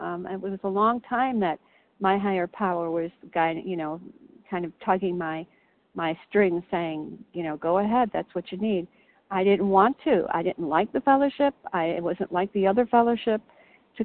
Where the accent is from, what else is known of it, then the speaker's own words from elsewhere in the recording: Illinois, United States; Oh, Illinois.